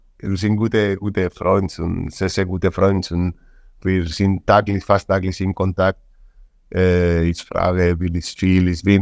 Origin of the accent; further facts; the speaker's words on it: Spain; German is a second language; now in Germany; ich bin kein Deutscher, ich bin Spanischer, aber ich bin ein Teil des wirklich langsam Deutscher geworden. Ich bin in meine Kopf, ich komme ein bisschen langsam. Früher war ich total Spanisch